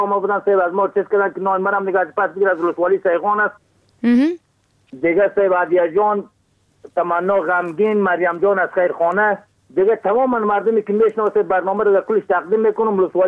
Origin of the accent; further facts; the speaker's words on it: Bamyan, Afghanistan; از ولسوالی که همرد و قریه یاجر ولایت ما بامیان سیرن در قریه قاغور زندگی میکنم.